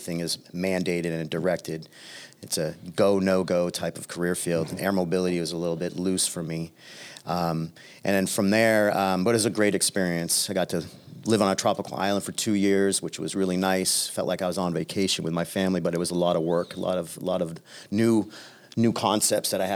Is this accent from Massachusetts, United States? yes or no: yes; Falmouth, Massachusetts, United States; And then I headed back to Falmouth, which was my hometown, hoping to find a place for me in the population.